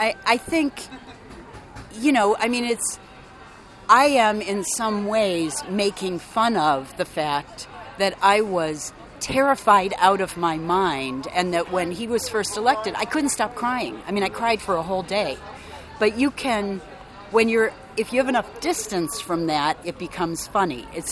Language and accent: English; United States; now in Canada; Like, I can move wherever I want. I'm an American.